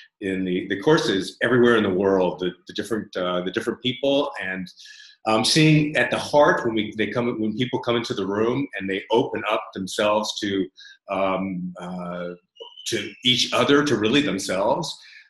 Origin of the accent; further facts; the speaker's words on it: United States; moved away as an adult; now in Barcelona, Spain; I'm American, but I live in Barcelona. I've been here for 17 or so years.